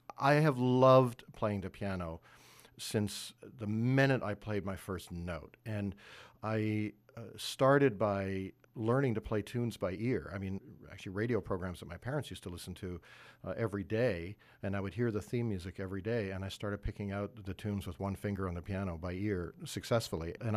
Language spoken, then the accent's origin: English; Vancouver, British Columbia, Canada; I grew up in Vancouver, Canada